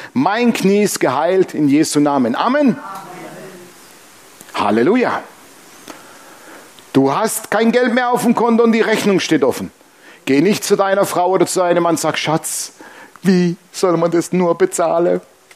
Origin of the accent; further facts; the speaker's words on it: Baden-Württemberg, Germany; accent: Swabian; Ich habe ein komisches Deutsch, ich habe noch schwäbischen Dialekt